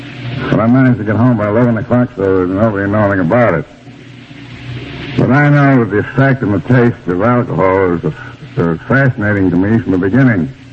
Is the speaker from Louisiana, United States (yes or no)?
no; Albany, New York, United States; born or raised there